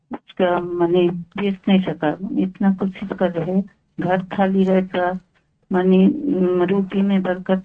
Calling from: United States; Urdu is a second language; امریکہ سے.

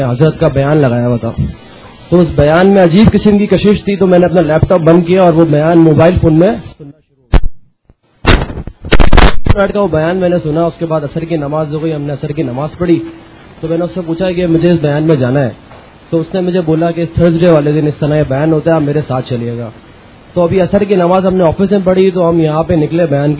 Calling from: Karachi, Sindh, Pakistan; میرا تعلق کراچی سے ہے اور میں یہاں پہ ایک ملٹی نیشنل کمپنی میں جاب کرتا ہوں.

